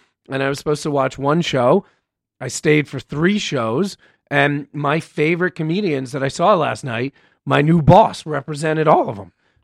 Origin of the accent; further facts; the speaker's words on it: New York, United States; New York. Well, I grew up in New York. I went to school in Iowa. So technically, I went from Iowa to L.A.